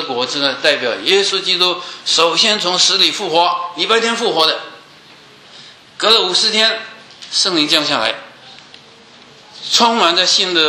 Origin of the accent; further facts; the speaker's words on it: China; 上帝也养活我们中国人了啊，只可惜我们中国同胞不知道向神感恩。